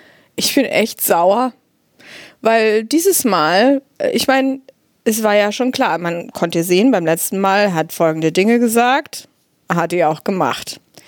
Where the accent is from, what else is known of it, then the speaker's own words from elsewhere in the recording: Germany; weil als Deutsche, ja, Race Ethnicity, da reden wir nicht drüber, das registrieren wir nicht, das gibt sich, ist auch als Europäer völlig bescheuert, ehrlich gesagt.